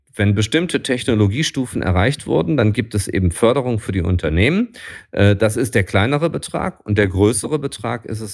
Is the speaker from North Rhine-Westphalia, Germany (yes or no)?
yes; Düsseldorf, North Rhine-Westphalia, Germany; Als Düsseldorfer stelle ich nur fest, wenn man nach Hamburg fahren möchte